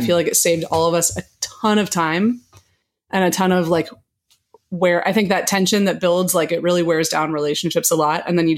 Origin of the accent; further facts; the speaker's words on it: Midwest, United States; Well, I grew up in the Midwest, so I think it's like the natural, you know